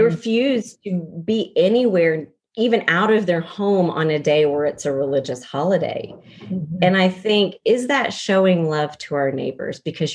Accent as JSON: {"language": "English", "region": "the South", "country": "United States", "tie": "born or raised there", "said": "I didn't lose my love for grits and biscuits and gravy and meatloaf because I was raised in the South."}